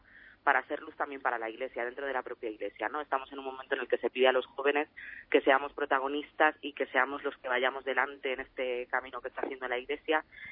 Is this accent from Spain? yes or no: yes; Galicia, Spain; now in Madrid, Spain; Yo, en realidad, soy gallega, llevo aquí en Madrid solo unos años, y he vivido mi fe desde pequeña, gracias a mi familia.